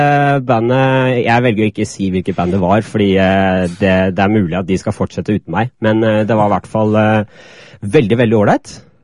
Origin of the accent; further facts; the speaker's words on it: Denmark; Du vil, jeg er dansk.